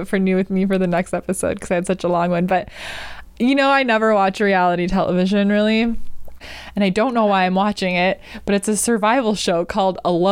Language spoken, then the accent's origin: English; Canada; I was like, I'm from Canada, don't ask for questions.